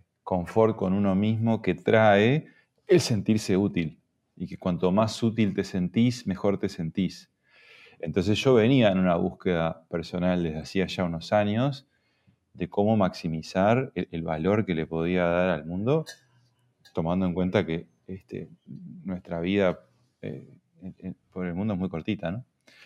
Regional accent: Uruguay; moved away as an adult; nos vinimos al interior de Uruguay. Después de casi 15 años afuera, yo soy uruguayo, y fue por la familia.

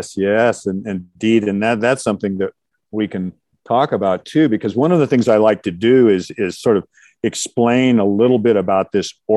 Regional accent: Seattle, Washington, United States; I was raised in Seattle, Washington, Pacific Northwest. The climate there is the best climate in the world for wild mushrooms.

